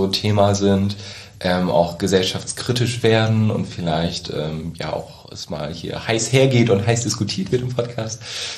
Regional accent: Lower Saxony, Germany; bin 21 Jahre alt, ich komme aus der Wesermarsch

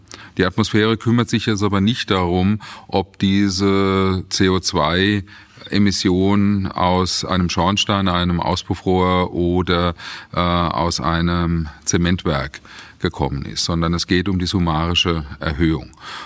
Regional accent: Rüsselsheim, Hesse, Germany; born there; Ich bin geboren in Rüsselsheim, also der Standort der Adam Opel AG damals, heute Bestandteil des Stellantis-Konzerns

